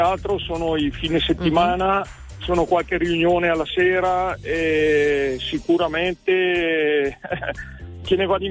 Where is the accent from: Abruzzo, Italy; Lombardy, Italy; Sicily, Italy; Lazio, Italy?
Lombardy, Italy; Casazza; Sono dalla provincia di Bergamo, di Casazza, in Val Cavallina, una valle molto bella